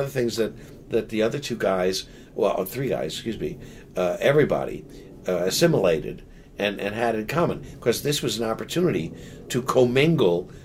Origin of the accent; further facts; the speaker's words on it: New York, United States; I grew up on East 94th Street.